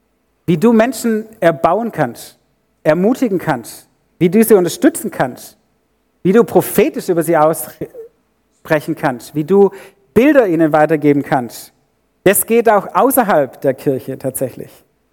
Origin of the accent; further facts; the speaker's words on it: Herrenberg, Baden-Württemberg, Germany; accent: Swabian; Ich bin 25 Minuten hier um die Ecke auf die Welt gekommen. Ich bin in Herrenberg im Krankenhaus geboren und bin aus Schwäbisch aufgewachsen.